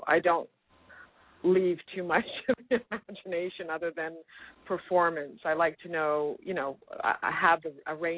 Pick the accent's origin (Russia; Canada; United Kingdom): Canada; Toronto, Ontario; I grew up in High Park, and I was driving on High Park Avenue and in Toronto